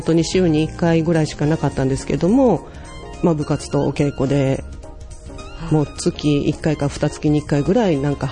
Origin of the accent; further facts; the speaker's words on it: Yokkaichi, Mie, Japan; 私は出身は三重です。